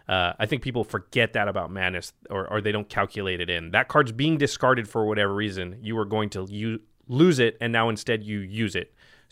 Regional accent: Portland, Oregon, United States; one of the reasons it's very me is because I'm from Portland.

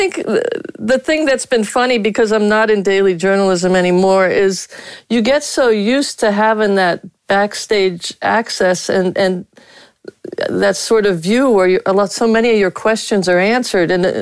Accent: Detroit, Michigan, United States; And they said, oh, damn, because I was from Detroit and my first name, they thought I was black.

